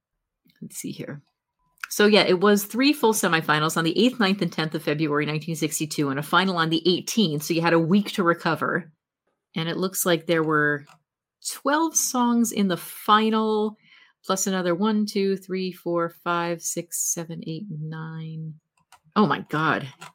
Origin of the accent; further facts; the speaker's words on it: New Jersey, United States; I grew up in Jersey, these red sauce joints.